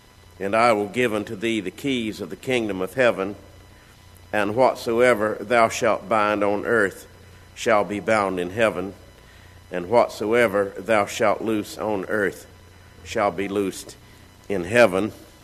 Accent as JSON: {"language": "English", "region": "North Carolina", "country": "United States", "tie": "born or raised there", "also_born_or_lived": "Jackson, Mississippi", "said": "when we left Jackson, Mississippi to go back to my home state of North Carolina, I certainly did leave a good part of my heart here. I was here 11 years on this campus"}